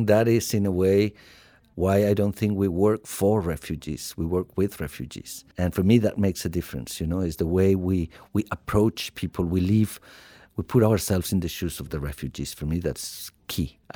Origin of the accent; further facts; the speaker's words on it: Colombia; moved away; also born or lived in Australia; I come from Colombia originally, and then luckily I had the chance to live in Australia and got Australian citizenship.